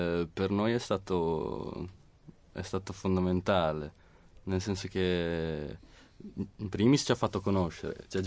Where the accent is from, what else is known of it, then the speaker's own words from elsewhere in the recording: San Lazzaro di Savena, Emilia-Romagna, Italy; Veniamo da Idice San Lazzaro, su per giù siamo tutti di questa